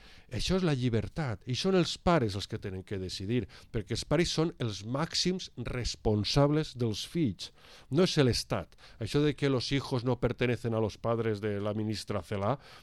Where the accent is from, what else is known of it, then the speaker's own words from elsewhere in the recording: Valencian Community, Spain; first language Valencian; Jo així estic expressant-me en tota tranquil·litat en el meu idioma de casa, que és el valencià.